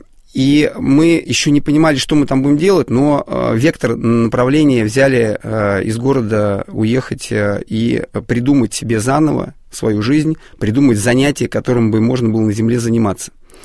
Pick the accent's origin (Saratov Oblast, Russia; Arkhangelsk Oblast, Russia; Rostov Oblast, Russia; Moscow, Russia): Moscow, Russia; я родился в Москве, учился в Москве, в школе